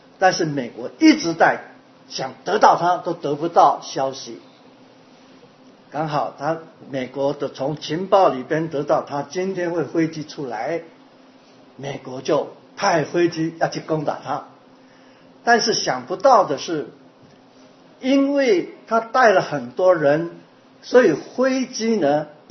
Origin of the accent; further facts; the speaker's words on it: Taiwan; now in United States; 我从台湾来，我不会开车。到了加州，我们学自动排档